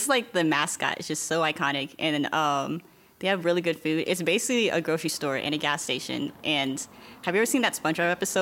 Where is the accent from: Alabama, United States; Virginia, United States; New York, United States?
Virginia, United States; also born or lived in Germany / California / Texas; now in Georgia, United States; So I was born in Germany. I lived there for a couple months before going to California. Lived there for a couple years. I mainly grew up in Virginia, but then moved to the great state of Texas as a teenager.